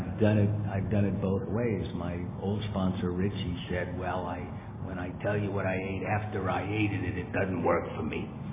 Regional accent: San Diego, California, United States; I went to San Diego. I'm from San Diego. That's the extent of my traveling.

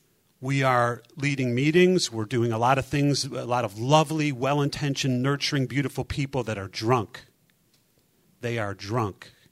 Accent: Chicago, Illinois, United States; I'm a recovered compulsive reader. I'm from Chicago. Hi, guys. Chicago, right. It's cold in Chicago.

